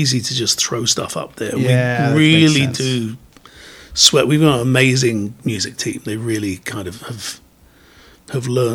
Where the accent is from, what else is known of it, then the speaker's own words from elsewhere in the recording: London, United Kingdom; growing up in London